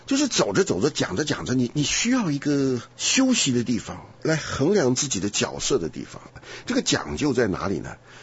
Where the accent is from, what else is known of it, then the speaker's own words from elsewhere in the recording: Taiwan; 我在台湾长大